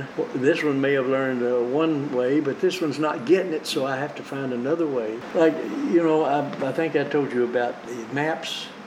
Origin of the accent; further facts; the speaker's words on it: Blackie, United States; I was raised in Blackie, and I started out at Lee's College in the fall of 1959.